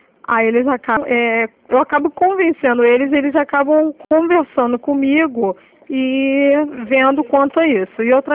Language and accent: Portuguese; Nova Iguaçu, Rio de Janeiro, Brazil; sou de Nova Iguaçu 1.